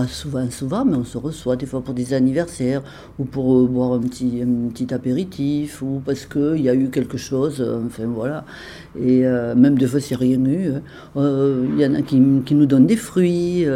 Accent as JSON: {"language": "French", "town": "Saint-Antonin-Noble-Val", "region": "Occitanie", "country": "France", "tie": "born or raised there", "said": "j'habitais précédemment dans la région du Tarn-et-Garonne parce que j'ai passé toute mon enfance à Saint-Antonin-Noble-Val. J'ai passé mes études et mon baccalauréat à Montauban"}